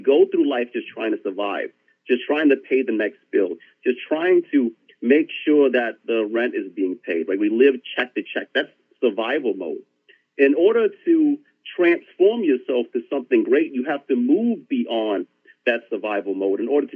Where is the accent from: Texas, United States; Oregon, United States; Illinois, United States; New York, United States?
New York, United States; Syracuse; Well, it's interesting because I'm from Syracuse, New York, right? Syracuse is known as a salt city because we had salt mines, right?